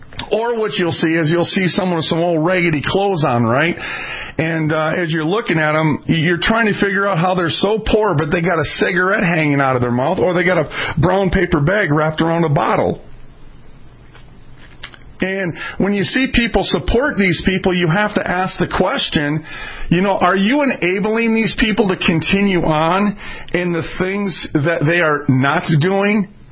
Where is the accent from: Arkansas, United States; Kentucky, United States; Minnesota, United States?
Minnesota, United States; Minneapolis; I mean, I came from a welfare household. I came from North Minneapolis.